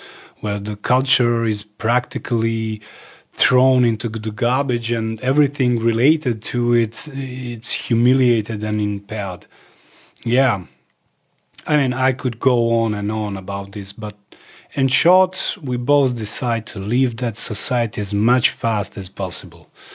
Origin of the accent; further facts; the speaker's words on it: Zadar, Zadar County, Croatia; English is a second language; moved away as an adult; also born or lived in Switzerland / Austria / Frankfurt, Germany; I head back to my hometown of Zadar, where I made Croatian papers and traveled to Italy. After that, I moved a lot. I lived in Switzerland, lived in Austria, even in Frankfurt, Germany for a year